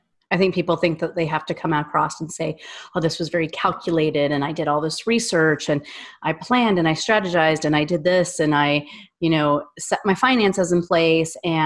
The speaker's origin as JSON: {"language": "English", "region": "Wyoming", "country": "United States", "said": "I'm from Wyoming. I grew up in a large family."}